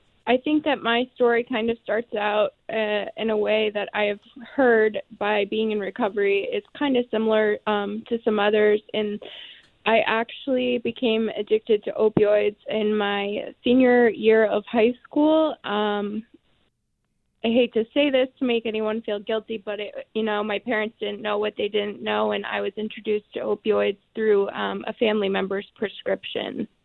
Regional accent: Maine, United States; You know, I grew up in Southern Maine, so I would say that we have the heart of the resources here

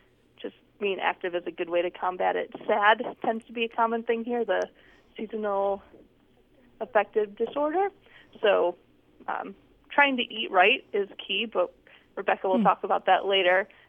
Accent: Milwaukee, Wisconsin, United States; And I actually grew up in the north. I grew up in Milwaukee, which is the most far north, but it's a little further north than the rest of the country.

